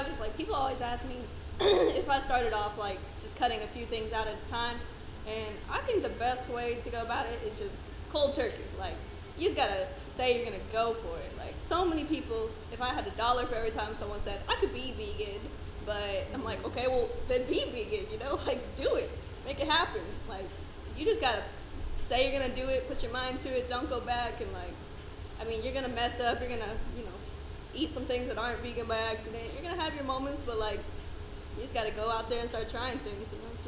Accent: Louisiana, United States; I'm Cajun, I love my soul food.

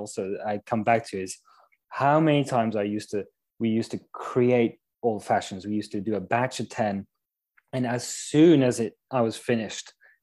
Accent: Paris, Île-de-France, France; For me, it's growing up in Paris. I was young and going out with friends

